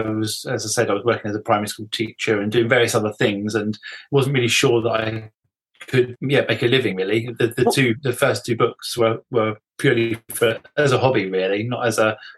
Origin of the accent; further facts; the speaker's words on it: United Kingdom; I'm a British author.